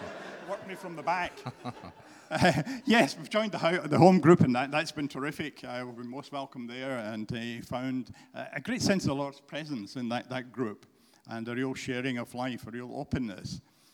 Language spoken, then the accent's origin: English; Linlithgow, Scotland, United Kingdom; Even though I'm from Linlithgow, and yeah.